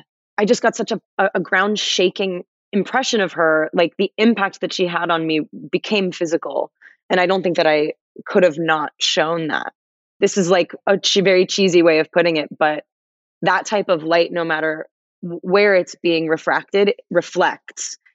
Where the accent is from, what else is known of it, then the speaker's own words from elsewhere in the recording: Los Angeles, California, United States; I'm like, you know, I'm 5'5". I'm from Los Angeles. I have green eyes.